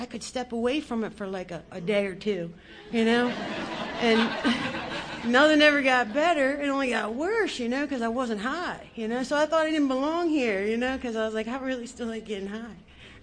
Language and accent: English; Maryland, United States; I'm from the Susquehanna area, which is like Cecil County, Maryland. Rising sun, northeast, yeehaw.